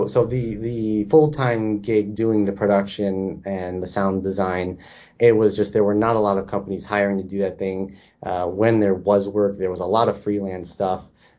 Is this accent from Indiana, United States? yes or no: no; Chicago, Illinois, United States; also born or lived in Boston / Washington; No, I'm actually from Chicago. My family is from Chicago and lived here most all my life, and then before I moved to Boston for school and then later Washington.